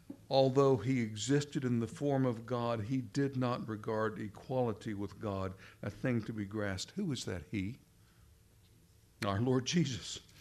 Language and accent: English; Texas, United States; that I'm really a Texan, by the way